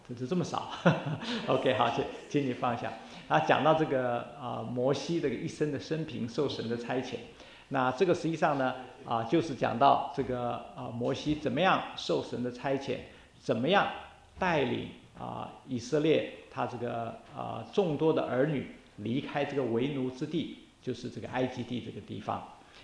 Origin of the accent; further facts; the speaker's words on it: China; moved away as an adult; now in United States; 我以前来到美国念书的时候，1970年代中期的时候，来到这边，我知道我们中国人是过几个主要的节日，